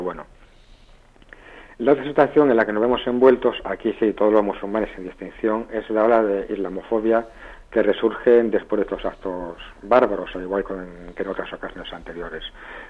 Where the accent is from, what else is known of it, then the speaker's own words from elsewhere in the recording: Extremadura, Spain; Siguiendo en Extremadura, mi tierra